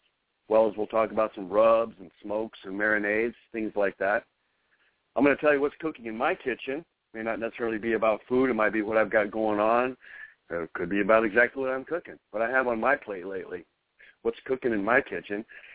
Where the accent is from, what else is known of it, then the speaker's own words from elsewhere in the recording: New Mexico, United States; I know I had that growing up in New Mexico.